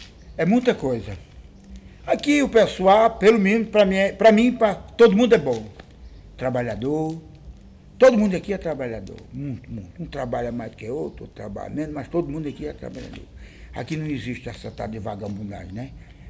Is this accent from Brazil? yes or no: yes; Paraíba, Brazil; o futuro meu é aqui. Eu amo a Paraíba, eu amo a minha terra, eu não gosto de lá de fora, não gosto não.